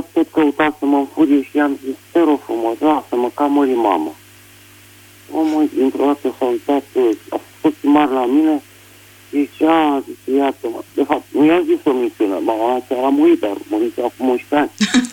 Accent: Bucharest, Romania; sunt din București.

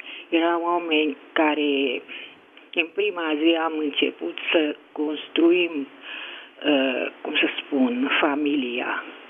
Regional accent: Hunedoara, Hunedoara County, Romania; din Hunedoara.

